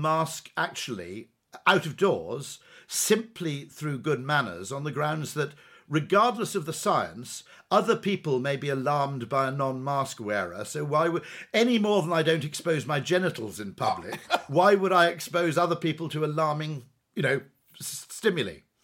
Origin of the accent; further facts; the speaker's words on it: United Kingdom; It's quite funny as a Brit, by the way